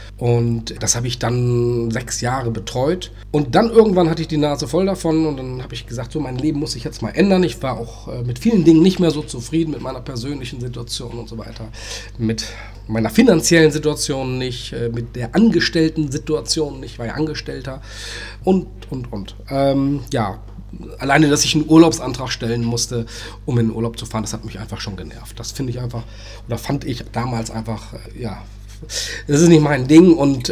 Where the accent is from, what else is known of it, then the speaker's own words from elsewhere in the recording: Lower Saxony, Germany; born there; ich bin 47 Jahre, komme gebürtig aus Niedersachsen, aus Deutschland natürlich.